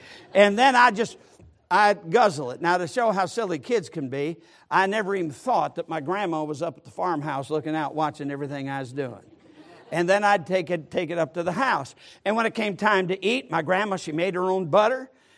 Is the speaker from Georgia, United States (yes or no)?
no; Sturgis, Michigan, United States; the farm that was just about 7 miles outside of Sturgis, Michigan, my hometown, and my grandpa was a farmer